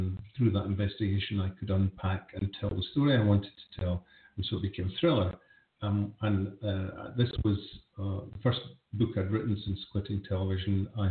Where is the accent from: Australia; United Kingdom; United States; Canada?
United Kingdom; Scotland; moved away as an adult; because at that point I'd moved from Scotland to France. I was living in France, and I'm looking back at my home country, Scotland, with a sense of perspective and distance